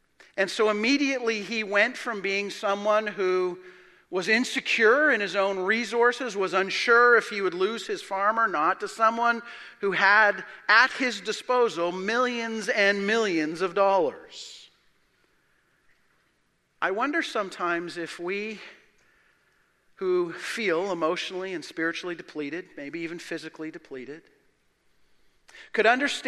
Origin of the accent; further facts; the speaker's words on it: Alberta, Canada; I'm from Alberta, so